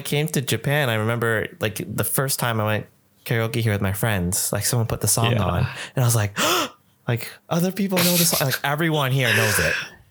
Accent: Canada; when I was like a kid growing up in Canada

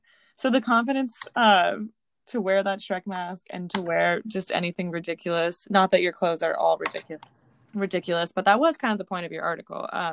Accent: Denver, Colorado, United States; I'm from Denver. Like I went to CU

